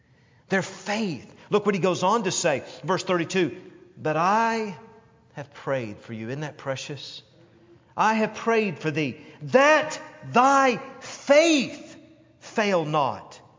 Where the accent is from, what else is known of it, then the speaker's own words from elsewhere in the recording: Knoxville, Tennessee, United States; I grew up in Knoxville, Tennessee, and I grew up in a day and time